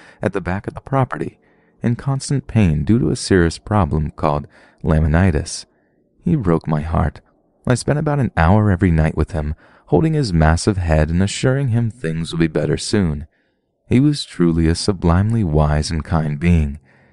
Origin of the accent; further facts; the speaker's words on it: Kentucky, United States; I have a sort of red state vibe. I'm originally from Kentucky, love guns, I drive an old Dodge 2500